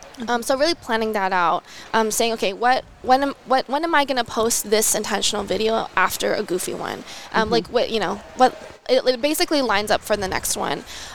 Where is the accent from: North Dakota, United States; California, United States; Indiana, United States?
California, United States; Being a Californian girl that's a Lutheran, I think that it's definitely a smaller space.